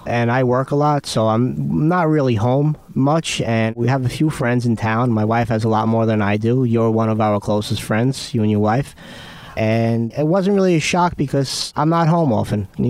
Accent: Brooklyn, New York, United States; I'd never seen a red ant in my life growing up in Brooklyn.

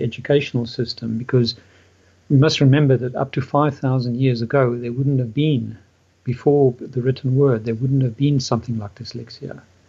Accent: South Africa; growing up in South Africa in the educational system in the 1970s

